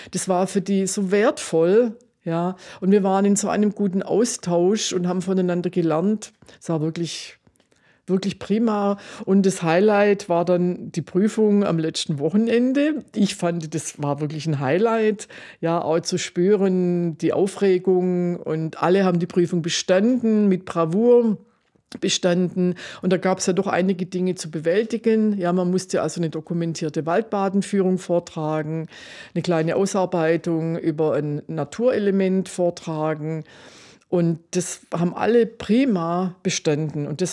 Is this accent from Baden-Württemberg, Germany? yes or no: yes; Hechingen, Baden-Württemberg, Germany; Hechingen ist meine Heimatstadt, das ist so ein Zurückkommen zu den Wurzeln.